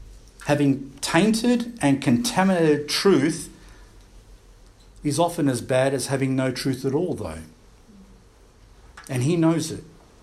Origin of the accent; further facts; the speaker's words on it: Australia; And we said, "We're from Australia."